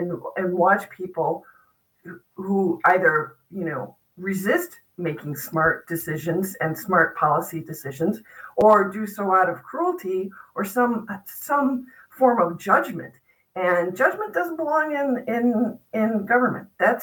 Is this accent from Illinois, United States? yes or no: yes; Evanston, Illinois, United States; my parents, where I grew up in Evanston, Illinois, they won the award in the local parish every year for knowing the most people.